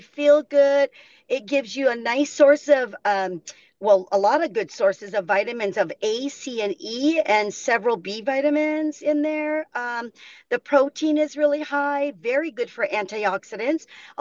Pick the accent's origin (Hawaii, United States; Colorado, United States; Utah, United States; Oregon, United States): Hawaii, United States; Anahola; And what better community than my hometown of Anahola, really, where there's no option of health, zero.